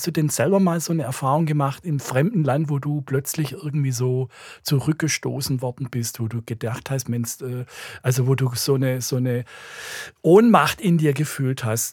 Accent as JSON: {"language": "German", "region": "Baden-Württemberg", "country": "Germany", "accent": "Swabian", "said": "Ja, ich kann ja meinen Dialekt auch nicht verleugnen. Ich kann mich nur gut erinnern, wir hatten als Schwaben, wir waren eigentlich in der Mehrheit in der Schule"}